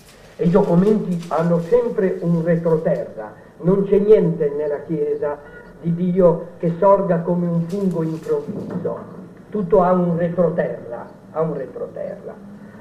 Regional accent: Liguria, Italy; io sono ligure, e quindi devo ricordare

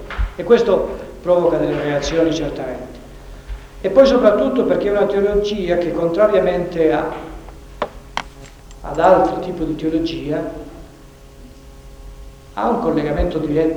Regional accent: Argentina; dico in Argentina perché è difficile che si c'era. Scusino gli argentini più presenti, ma parlo della mia terra.

